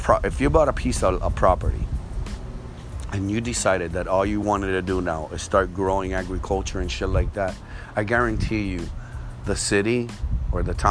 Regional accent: Miami, Florida, United States; English is a second language; Growing up in Miami, there were Americans, and believe me, they didn't know what the fuck to do with us because I had blonde hair and green eyes, but I didn't speak fucking English.

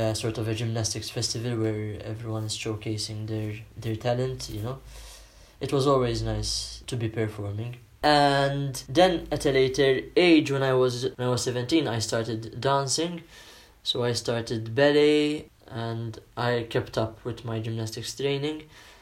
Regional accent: Malta; I'm from Malta.

